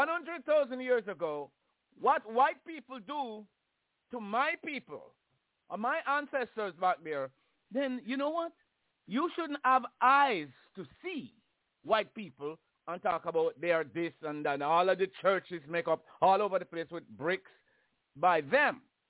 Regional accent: Jamaica; But based on the way I grew up in Jamaica and understand the grading of school

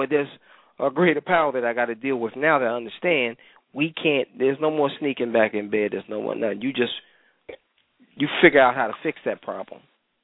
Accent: New York, United States; See, for me, it's dangerous only because growing up in New York, we had to go.

